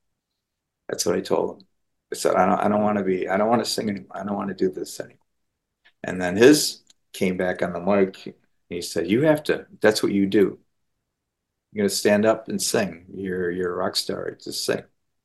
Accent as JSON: {"language": "English", "town": "Utica", "region": "New York", "country": "United States", "tie": "born or raised there", "said": "But you know, stories like that keeps me grounded, you know, growing up in Utica, New York, you know. Good family."}